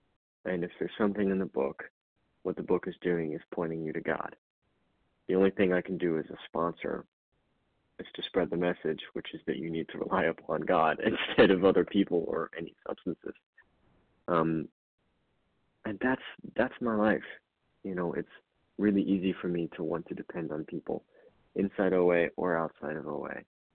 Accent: Louisville, Kentucky, United States; from Louisville, Kentucky.

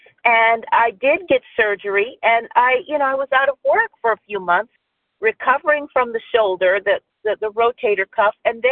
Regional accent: Palmdale, California, United States; I am from Palmdale, California in Los Angeles County.

